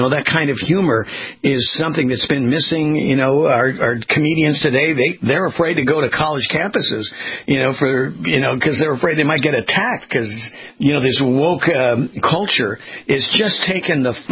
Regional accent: California, United States; I remind people, I grew up in Southern California along the beach, and what I learned from the lifeguards was that when somebody was drowning

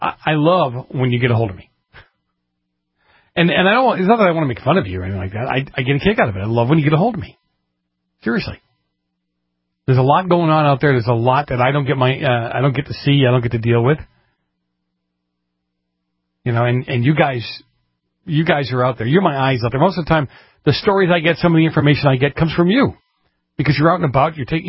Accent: Massachusetts, United States; now in California, United States; my home state of Massachusetts, where all the loons, you know, we might export the fruits and nuts here from California

